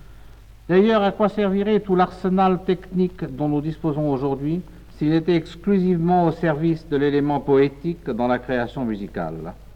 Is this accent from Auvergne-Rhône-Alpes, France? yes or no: no; Aix-en-Provence, Provence-Alpes-Côte d'Azur, France; Latinité, Méditerranée, sont des mots qui ont une résonance profonde en moi. Je suis d'Aix, d'Aix-en-Provence.